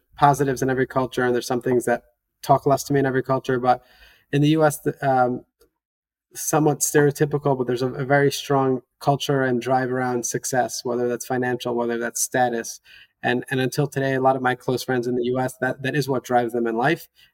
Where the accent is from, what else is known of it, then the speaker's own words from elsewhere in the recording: New York, United States; I was raised in New York. In my household, my parents were involved in doing good within the community and beyond it from morning to night.